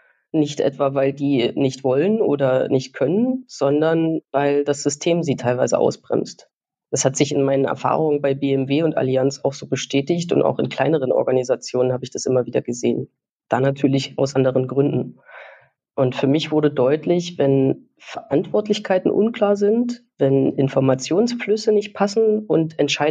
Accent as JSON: {"language": "German", "region": "Saxony", "country": "Germany", "said": "ich komme ursprünglich aus Sachsen und lebe jetzt nördlich von München."}